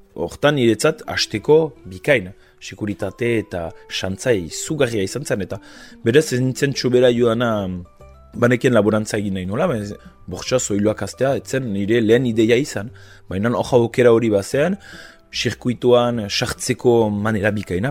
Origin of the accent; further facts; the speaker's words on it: Bayonne, Nouvelle-Aquitaine, France; now in Briscous, France; berez Baionakoa naiz eta gaur egun Beskoitzen bizi.